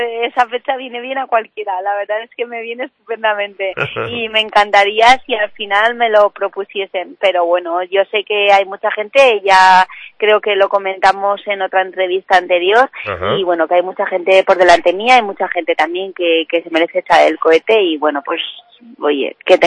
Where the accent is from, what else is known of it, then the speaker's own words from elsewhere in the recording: Tudela, Navarre, Spain; muy orgullosa de mi tierra